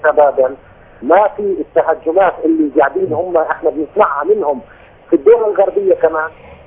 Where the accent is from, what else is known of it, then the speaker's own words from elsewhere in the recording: Palestine; انا فلسطيني الاصل